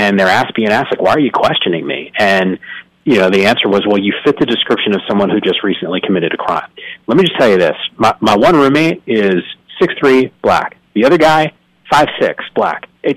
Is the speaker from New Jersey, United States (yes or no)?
yes; New Jersey, United States; also born or lived in Bronx, New York; make reference to the 201 New Jersey area code, and that's where I grew up. That's home. You know, I was born in the Bronx.